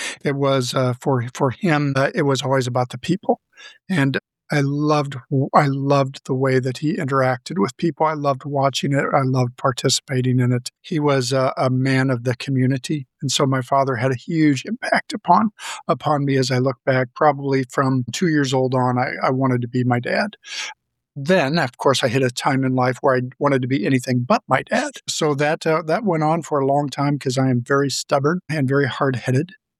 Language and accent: English; Missouri, United States; I'm a Missouri boy. I was raised in a pastor's family by a church planting pastor.